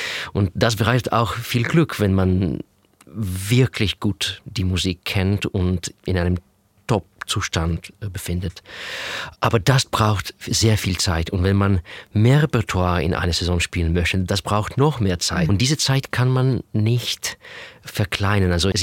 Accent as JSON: {"language": "German", "country": "Israel", "tie": "born or raised there", "second_language": "German", "lives_now": "Dresden, Germany", "said": "ich habe diese Kombination als Kind in Israel einmal gehört"}